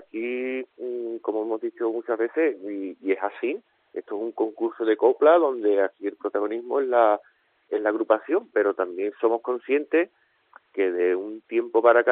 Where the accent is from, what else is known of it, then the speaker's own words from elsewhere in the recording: Cádiz, Andalusia, Spain; somos todos de Cádiz. Y somos todos los artesanos, somos todos menores de 45, 46 años para abajo.